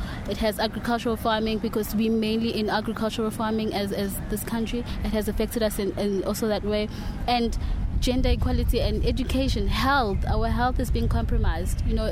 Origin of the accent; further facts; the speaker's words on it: South Africa; and I'm from South Africa.